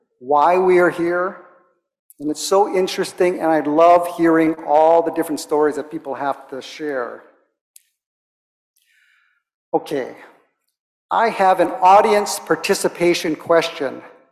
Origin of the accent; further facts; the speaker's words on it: Kailua, Hawaii, United States; I grew up in Kailua, just a few blocks away from the Ulupo He'iau